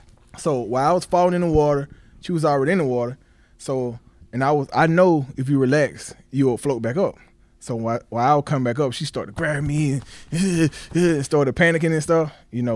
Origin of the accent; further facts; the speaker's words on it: Birmingham, Alabama, United States; I grew up in Birmingham in a community called Vice Hill. It's kind of like considered, you know, quote unquote, the hood.